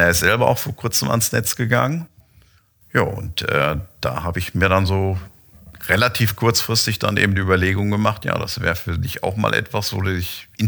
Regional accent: Lemgo, North Rhine-Westphalia, Germany; Ich bin gebürtiger Lemgoer, bin eigentlich auch immer hier vor Ort gewesen

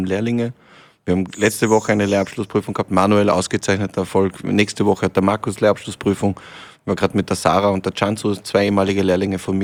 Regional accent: Lienz, Tyrol, Austria; born or raised there

